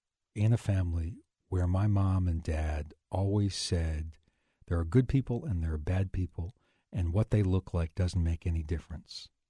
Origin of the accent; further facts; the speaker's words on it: Northeast, United States; Growing up in the Northeast, I can remember as a very small child when my grandfather's farm was still being worked